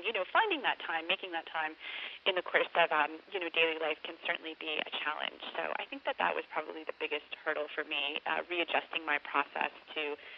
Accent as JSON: {"language": "English", "region": "Florida", "country": "United States", "tie": "born or raised there", "moved": "as an adult", "said": "I'm from Florida, and I lived there from you know, childhood until I was in my early 20s"}